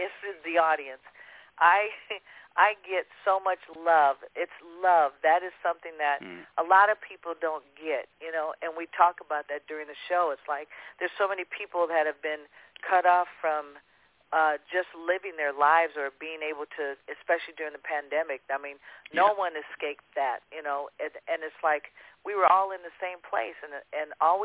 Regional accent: California, United States; we're all from the Bay Area, born and raised

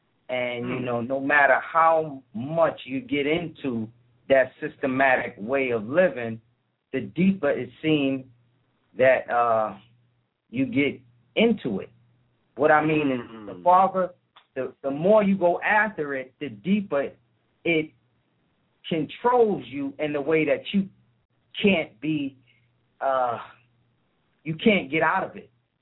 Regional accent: New York City, New York, United States; Well, I was born in New York and in Harlem, which is Manhattan. And, you know, I went to school and I grew up in the projects.

